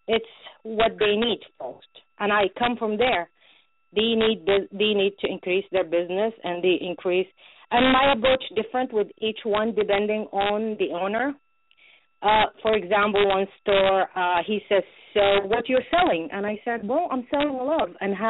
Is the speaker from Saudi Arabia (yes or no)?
yes; Saudi Arabia; English is a second language; now in United States; I was born and raised in Saudi, so I'm a Saudi woman